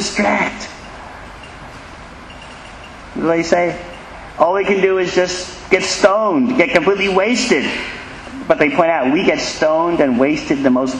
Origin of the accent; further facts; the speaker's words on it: New York City, New York, United States; now in New Zealand; I said, I'm a refugee from New York.